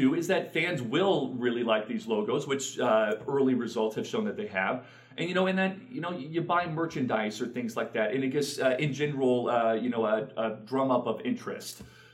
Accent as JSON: {"language": "English", "region": "Missouri", "country": "United States", "said": "And I'm from Missouri, and you could find them even out there."}